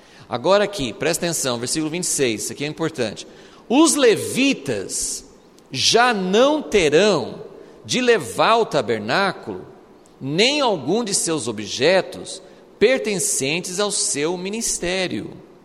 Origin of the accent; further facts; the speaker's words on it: Brazil; Eu sou brasileiro, descendente de portugueses